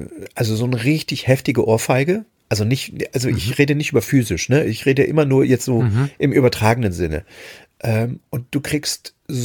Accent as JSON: {"language": "German", "region": "East Germany", "country": "Germany", "tie": "born or raised there", "moved": "yes", "said": "als ich damals meine alte Heimat, die DDR, verlassen habe, um im Westen zu gehen."}